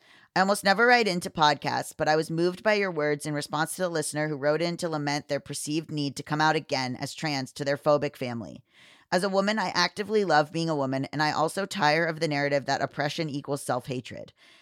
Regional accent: England, United Kingdom; being English at the moment is the purest of hell for any of us with a couple of brain cells to rub together

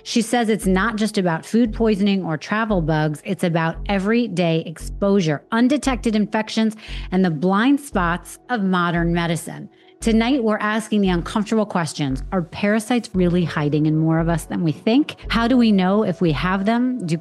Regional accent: Anchorage, Alaska, United States; born there; I used to live where I was born in Anchorage, Alaska.

